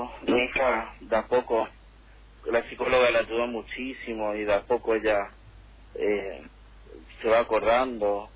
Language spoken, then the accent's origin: Spanish; Posadas, Misiones, Argentina; yo soy de Posadas, yo nací acá, yo nunca me fui a Posadas, yo amo Posadas, yo quiero que mis hijos crezcan acá.